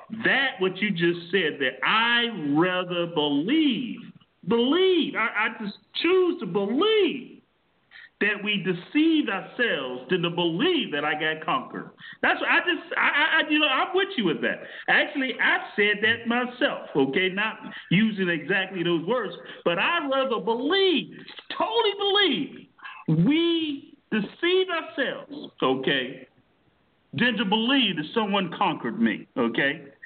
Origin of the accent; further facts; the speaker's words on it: Miami, Florida, United States; at 16 or 17, growing up in Miami in a household where there was a whole lot of not so wholesome good things going on